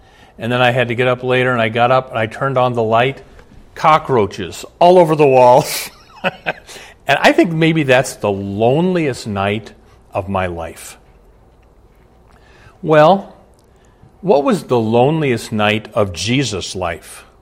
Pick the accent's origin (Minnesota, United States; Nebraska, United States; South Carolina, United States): Nebraska, United States; Omaha; I was 18 years old. I grew up in Omaha. I drive to college, first year of college. I drive 800 miles to Texas where I don't know hardly anybody.